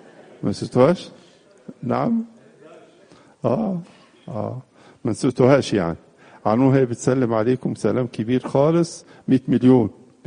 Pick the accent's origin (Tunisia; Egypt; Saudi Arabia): Egypt